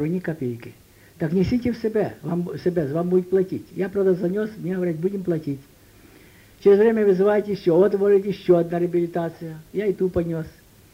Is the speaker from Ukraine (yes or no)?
yes; Voznesensk, Mykolaiv Oblast, Ukraine; Потому что я родом из Вознесенска.